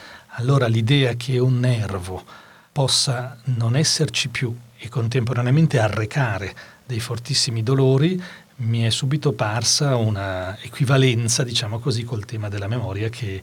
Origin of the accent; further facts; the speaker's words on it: Chiasso, Ticino, Switzerland; io sono nato e cresciuto a Chiasso, nei pressi della ferrovia.